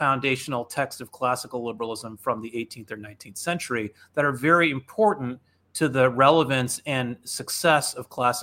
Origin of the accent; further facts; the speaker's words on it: Michigan, United States; born there; accent: American; It's pretty obvious that I have a completely American accent. You know, I was born in Michigan. You know, like, I've lived my whole life in this country.